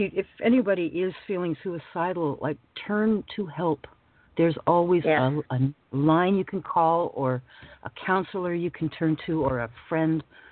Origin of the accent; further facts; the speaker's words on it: Canada; I'm Canadian, eh, so I really like your accent.